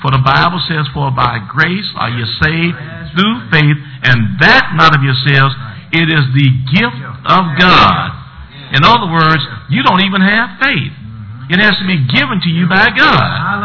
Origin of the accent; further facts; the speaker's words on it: the South, United States; Now, I grew up in the South, and we had those wagons, and we went out, and that mule took us out and brought us back.